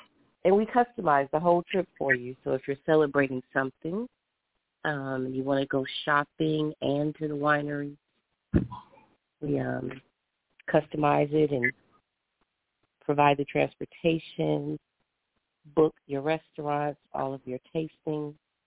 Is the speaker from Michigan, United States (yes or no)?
yes; Detroit, Michigan, United States; now in Atlanta, United States; I am originally from Detroit, now living in Atlanta.